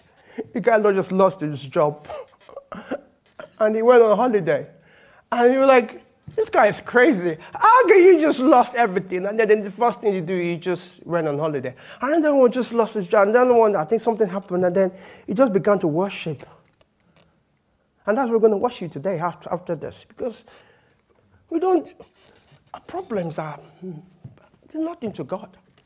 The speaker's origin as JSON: {"language": "English", "country": "Nigeria", "first_language": "Yoruba", "second_language": "English", "said": "my mother tongue is Yoruba, so, you know, I always talk about, you know, I said, if you never, make sure you go to Nigeria before you"}